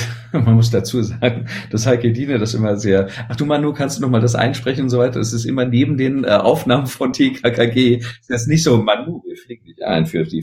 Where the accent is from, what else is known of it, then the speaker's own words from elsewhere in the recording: Berlin, Germany; Ich komme ja aus Berlin.